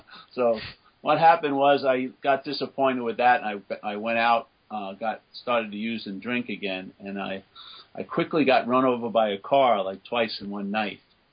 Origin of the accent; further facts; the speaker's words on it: New York, United States; I was brought up a Catholic in New York, and I had forgotten about that, basically.